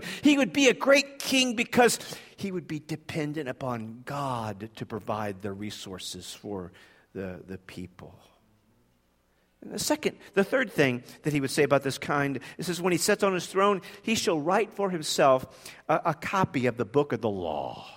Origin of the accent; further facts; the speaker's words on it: United States; in part probably because I'm an American